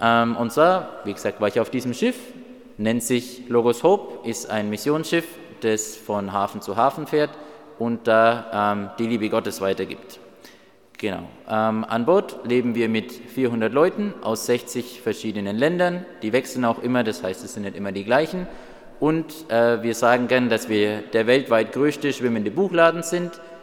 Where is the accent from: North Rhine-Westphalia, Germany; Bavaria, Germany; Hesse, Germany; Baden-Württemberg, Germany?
Bavaria, Germany; Oettingen; ich komme aus Oettingen, war bis vor 2 Jahren immer hier im Chor dabei.